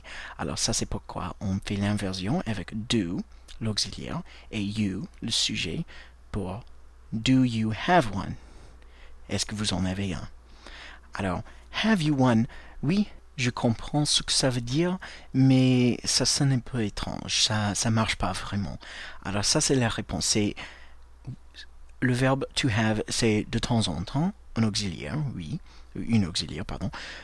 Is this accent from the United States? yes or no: yes; United States; French is a second language; je suis américain